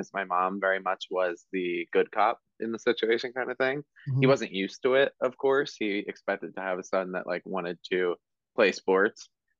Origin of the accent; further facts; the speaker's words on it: Marlton, New Jersey, United States; I grew up in Marlton, which is right next to Cherry Hill.